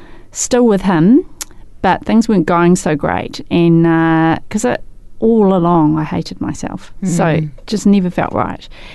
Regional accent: Christchurch, Canterbury, New Zealand; Born and bred.

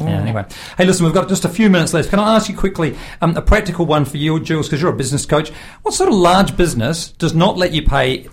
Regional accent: Australia; When I grew up in Australia, we used to vote for the Senate

